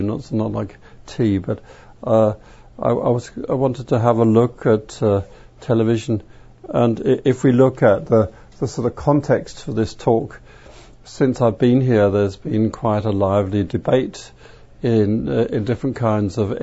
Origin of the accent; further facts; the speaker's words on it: Denmark; I'm from Denmark. That's a tiny place.